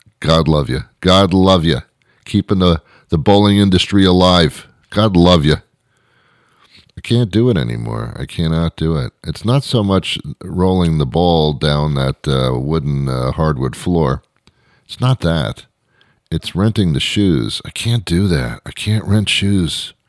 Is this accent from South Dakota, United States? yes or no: no; New York, United States; I'm from New York, and we have Subways.